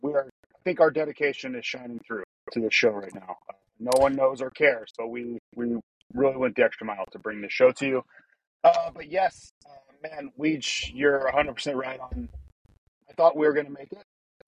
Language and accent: English; Tampa, Florida, United States; I grew up in Florida, so it's the lightning capital of the world, where I used to live in Tampa.